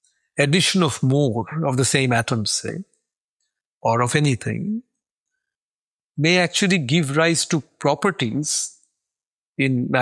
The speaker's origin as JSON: {"language": "English", "country": "India", "tie": "born or raised there", "said": "I grew up in India knowing mango to be a summer fruit."}